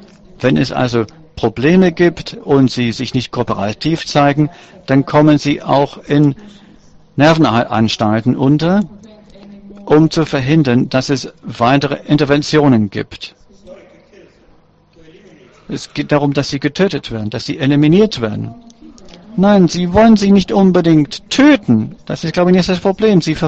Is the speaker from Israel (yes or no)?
yes; Israel; Ich komme auch aus Israel, wo es trotzdem sehr gute Menschen gibt.